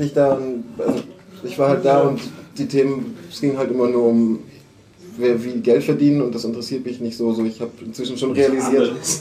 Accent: Baden-Württemberg, Germany; also born or lived in Kiel; Ja, und dann bin ich irgendwann umgezogen worden nach Stuttgart, also in die Nähe.

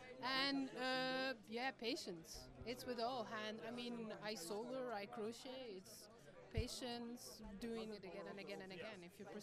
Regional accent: Konstanz, Baden-Württemberg, Germany; I'm from Konstanz

